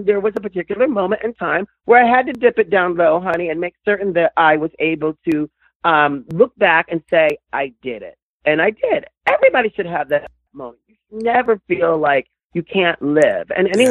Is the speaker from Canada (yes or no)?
no; New York, United States; now in Los Angeles, United States; Oh, well, born and raised in New York, but it's a different city.